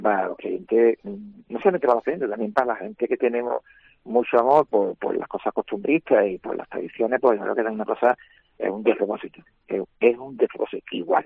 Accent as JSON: {"language": "Spanish", "town": "Cádiz", "region": "Andalusia", "country": "Spain", "said": "yo como gaditano"}